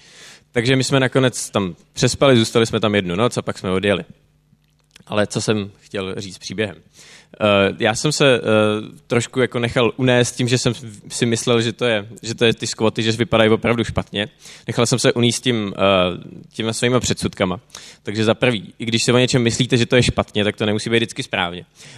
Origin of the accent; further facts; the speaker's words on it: Prague, Czechia; tak jsme mu řekli, že jsme z Prahy, že jsme přijeli na výlet